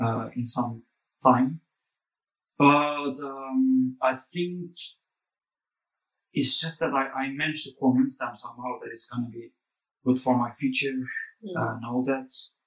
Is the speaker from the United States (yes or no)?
no; Istanbul, Turkey; English is a second language; now in Estonia; Because, well, growing up in Istanbul is nice and everything, but it's very tiring at the same time.